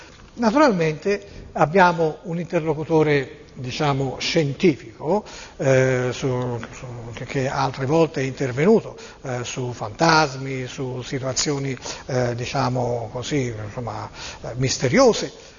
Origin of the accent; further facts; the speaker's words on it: Tuscany, Italy; io sono toscano, tu sei toscano